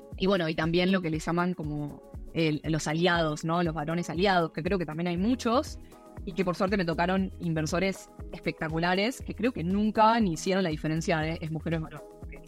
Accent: Argentina; Como soy argentina, también estoy en otros grupos de otros países

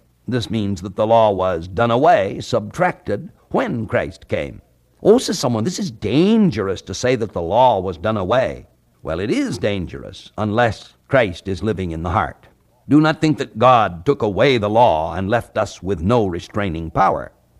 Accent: California, United States; there was not even 1 mile of paved road in my home state of California.

